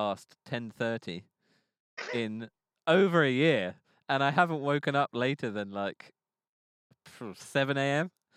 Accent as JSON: {"language": "English", "country": "United Kingdom", "said": "I'm aware that I'm British"}